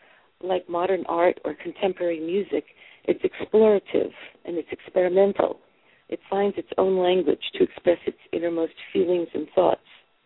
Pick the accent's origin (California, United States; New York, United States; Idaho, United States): New York, United States; New York City; Yeah, right. Yeah. I live about a mile away from the Empire State Building, yeah. And it was a great experience to grow up in New York.